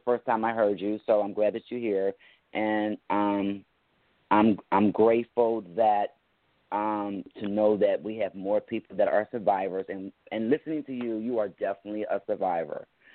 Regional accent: West Chester, Ohio, United States; Hi, Carol, and I'm from Westchester, Ohio.

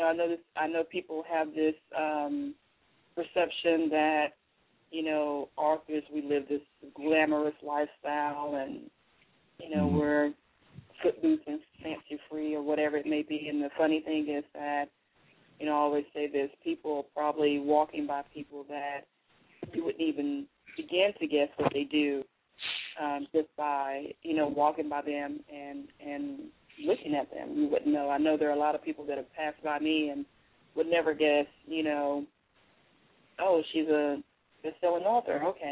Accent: Texas, United States; Well, like I said, you know, born and raised in Texas. Pretty much all of my family is here

